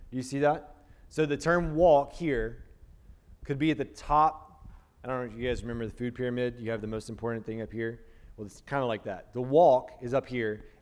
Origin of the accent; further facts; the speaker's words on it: Talladega, Alabama, United States; I'm from Talladega, Alabama. We had every year Talladega 500.